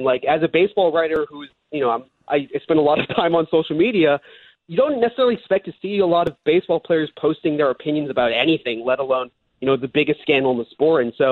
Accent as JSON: {"language": "English", "town": "Boston", "region": "Massachusetts", "country": "United States", "tie": "born or raised there", "said": "Yeah, and I grew up in Boston, and you know, grew up a Red Sox fan my entire life"}